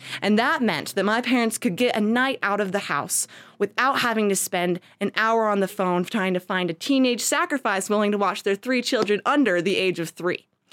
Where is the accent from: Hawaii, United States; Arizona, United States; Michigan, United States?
Arizona, United States; Phoenix; I'm from Phoenix, Arizona, and I'm a professional storyteller.